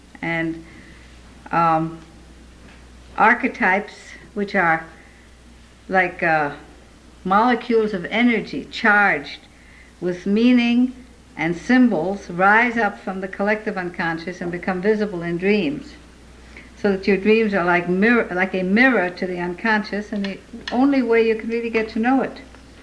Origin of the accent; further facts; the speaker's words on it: Minneapolis, Minnesota, United States; I come from Minneapolis